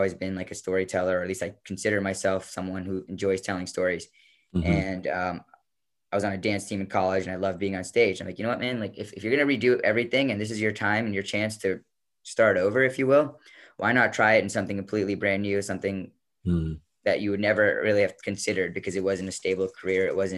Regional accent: New Jersey, United States; And I'm from outside Philly. I'm from the Garden State, yet we don't have many farms in the part of Jersey that I'm from.

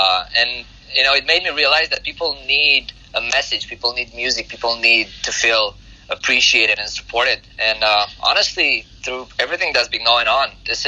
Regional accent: Constanța, Constanța County, Romania; Well, I'm from this small city on the coast of the Black Sea. It's called Constanța. It's really small city, like about 300,000 people

